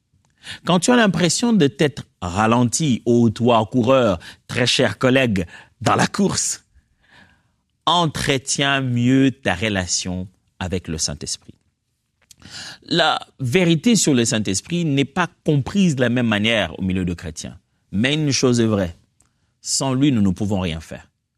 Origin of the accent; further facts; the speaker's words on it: Kinshasa, DR Congo; j'ai grandi au Congo, à Kinshasa.